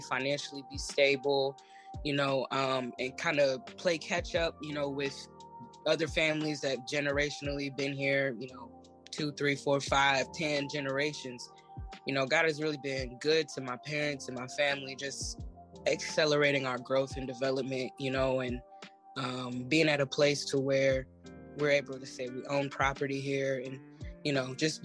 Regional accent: Indiana, United States; You know, growing up in Indiana, that's pretty much it.

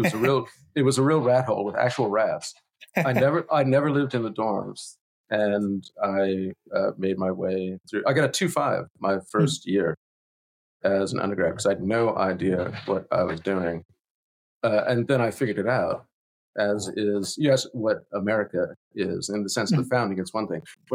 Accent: Harrisburg, Pennsylvania, United States; From around Harrisburg, Pennsylvania.

